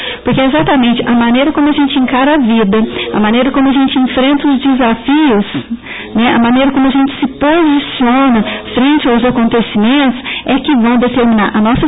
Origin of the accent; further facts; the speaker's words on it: Guaxupé, Minas Gerais, Brazil; born there; Eu nasci aqui em Guaxupé, né?